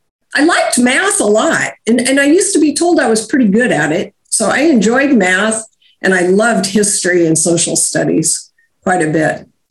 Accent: Portland, Oregon, United States; I was born in Emmanuel Hospital right here in Portland.

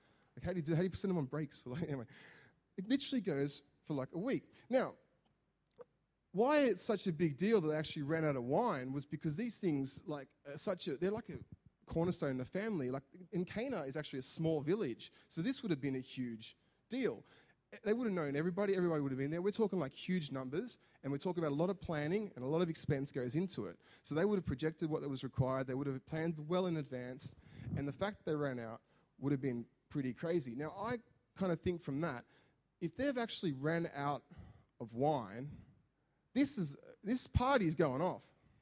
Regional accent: Australia; as an Aussie, that sounds rude.

